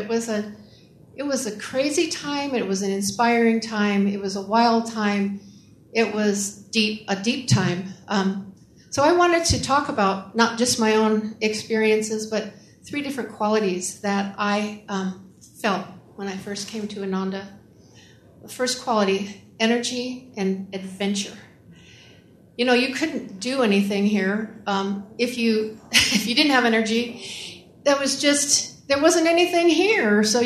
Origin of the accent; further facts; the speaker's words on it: Moline, Illinois, United States; And I went back to my hometown in Moline, Illinois, and in the winter of 1974.